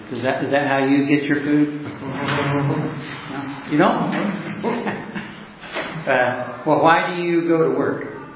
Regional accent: Oklahoma City, Oklahoma, United States; I'm a layman from Oklahoma City, Oklahoma. I retired from the electric company there.

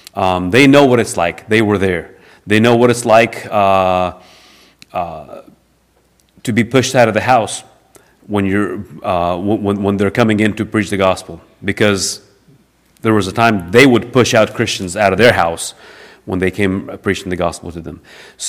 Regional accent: Ukraine; English is a second language; myself and my wife, we are both from Ukraine and are fluent in Russian

